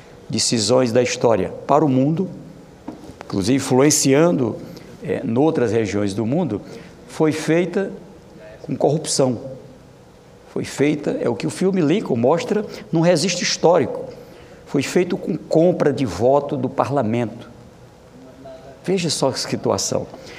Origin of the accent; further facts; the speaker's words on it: Brazil; Eu, como brasileiro, tenho orgulho do critério da proporcionalidade adotada pelo Brasil